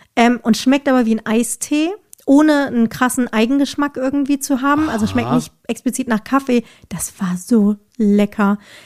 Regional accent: Germany; wir kommen halt aus Deutschland, für uns ist das ja alles irgendwie neu und cool

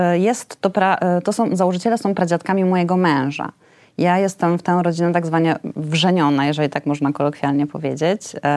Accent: Warsaw, Masovian Voivodeship, Poland; Ja jestem z kolei warszawianką od pokoleń i u mnie nigdy tego tematu nie było.

